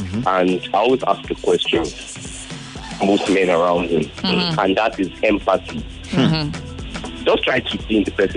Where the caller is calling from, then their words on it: Surulere, Lagos, Nigeria; I'm calling from Surulere.